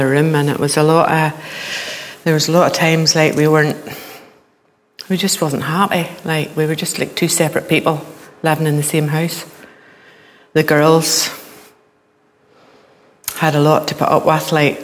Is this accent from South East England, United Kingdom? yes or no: no; Ballymena, Northern Ireland, United Kingdom; I grew up in Elam Church in Ballymena quite a few years ago.